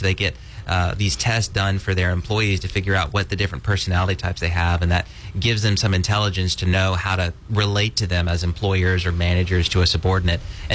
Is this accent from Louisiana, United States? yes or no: yes; Pineville, Louisiana, United States; especially I'm from Pineville, so a lot of stuff coming on the Pineville side of the river